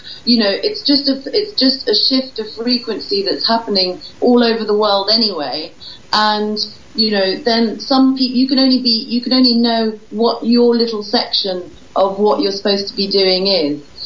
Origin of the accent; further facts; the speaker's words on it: Fiji; also born or lived in Vanuatu / Africa; My dad is half English and half Irish, so I'm a quarter of all of those. But I was brought up in Fiji and Vanuatu in the South Pacific, and then in Africa